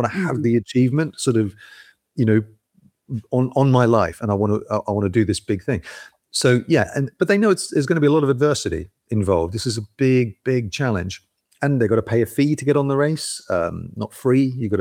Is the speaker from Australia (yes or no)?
yes; Australia; now in United Kingdom; I am Australian originally, though I've been in the UK 25 years now. Yeah, I am. Yeah, but I'm fairly well anglicized now.